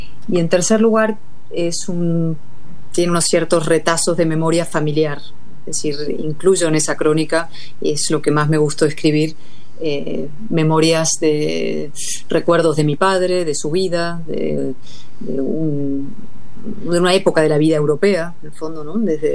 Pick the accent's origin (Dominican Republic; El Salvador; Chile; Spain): Spain; born there; este acento que me delata en la vida pública española, como no ser completamente de aquí. Yo soy española por elección, nací en España, pero decidí ser española